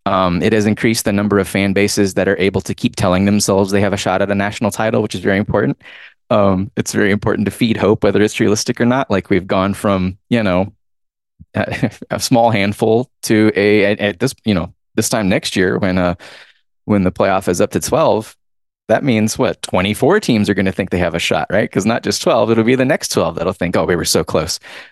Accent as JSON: {"language": "English", "region": "Georgia", "country": "United States", "said": "well, I'm from Georgia, so I know that the big four sports include college football."}